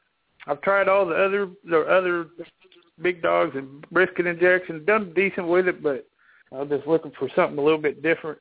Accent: Texas, United States; I've always done well with it when I cook here in Texas. And I don't know, I'm from Texas, and everybody cracks up because I just do so good.

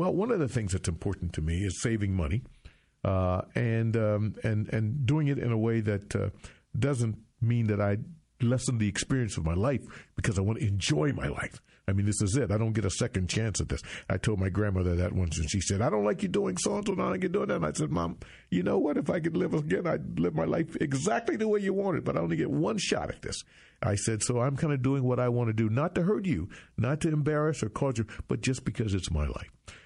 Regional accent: Detroit, Michigan, United States; I had a friend of mine, I'm from Detroit, and his wife's mother died

